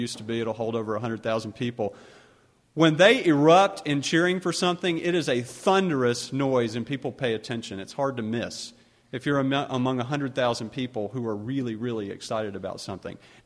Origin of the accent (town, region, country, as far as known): Augusta, Georgia, United States; born or raised there